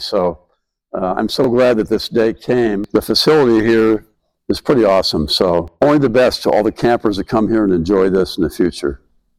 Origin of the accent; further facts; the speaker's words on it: Cedar Rapids, Iowa, United States; I'm from Cedar Rapids, Iowa.